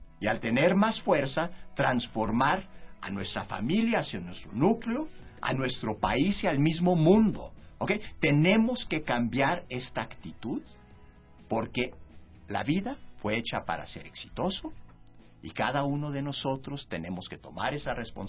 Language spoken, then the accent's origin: Spanish; Mexico; Como pueblo mexicano, tenemos que también cambiar esta idea